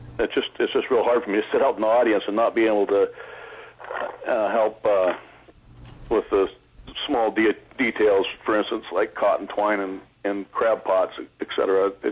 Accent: Petersburg, Alaska, United States; I was born and raised in Petersburg. I'm actually a third-generation fisherman from here.

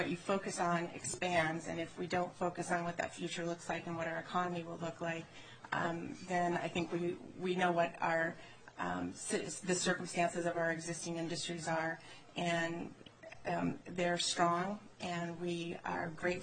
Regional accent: Anchorage, Alaska, United States; I'm a lifelong Alaskan. I was born in Anchorage and have worked most of my career in community and economic development, primarily focused in rural Alaska

